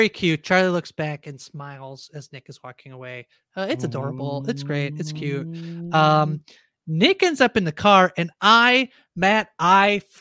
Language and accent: English; Canada; as an over-apologizer, as a Canadian